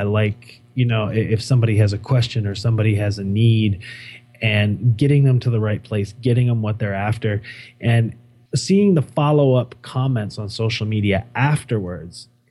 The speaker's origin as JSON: {"language": "English", "country": "United States", "tie": "born there", "said": "B, I was born here in the United States. C, my parents were both born here in the United States."}